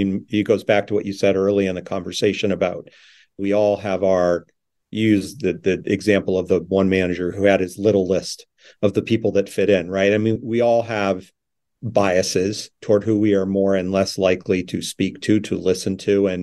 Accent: United States; You're a Brit, I'm an American.

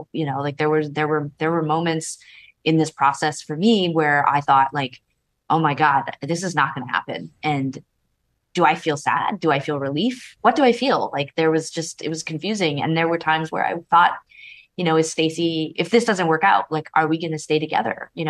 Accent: Canada; She's American, I'm Canadian.

